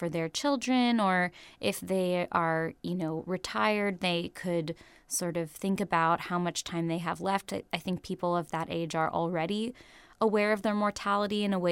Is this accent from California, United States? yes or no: yes; San Francisco, California, United States; Well, I grew up in San Francisco, not during the time that that the book is set. I was born a little bit later in the 80s